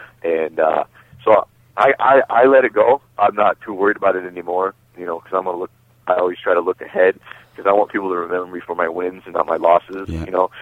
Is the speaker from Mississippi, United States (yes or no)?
no; Seattle, Washington, United States; I mean, it's in my hometown in Seattle, Washington.